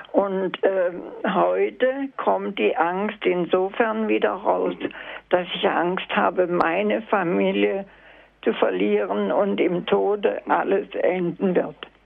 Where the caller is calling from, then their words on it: Baden-Württemberg, Germany; Hier ist eine Frau aus dem Markgräflerland, eine Mutter von 5 Kindern. Wir sind im Krieg aufgewachsen im Dritten Reich.